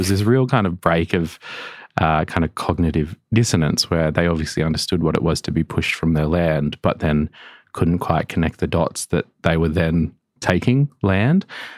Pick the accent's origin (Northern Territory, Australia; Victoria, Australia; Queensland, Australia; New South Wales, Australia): Northern Territory, Australia; growing up in Gopuyak, so in an oral culture, the way that you preserve and share knowledge is language and furthermore song lines.